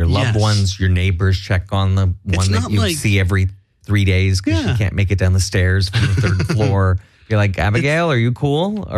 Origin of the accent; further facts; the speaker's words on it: Malibu, California, United States; I grew up in Malibu, California, the poor part of Malibu.